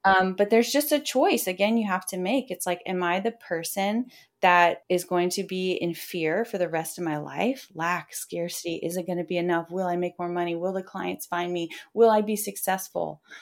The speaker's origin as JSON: {"language": "English", "town": "Detroit", "region": "Michigan", "country": "United States", "said": "You know, I'm from Detroit."}